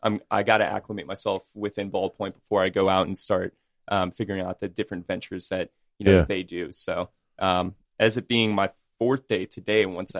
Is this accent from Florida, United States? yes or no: yes; Viera, Florida, United States; No, I grew up in Brevard County, Florida. So Vieira, a little town, probably never heard of it, but I grew up there.